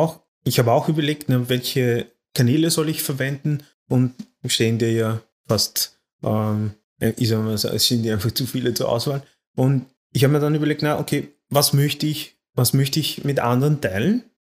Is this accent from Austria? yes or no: yes; Austria; hier bei uns in Österreich wird